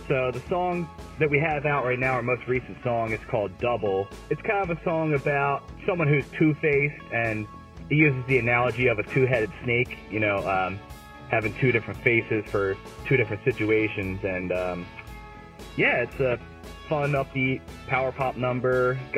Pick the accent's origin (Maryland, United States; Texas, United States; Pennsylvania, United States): Pennsylvania, United States; Philadelphia; from Philadelphia, Pennsylvania.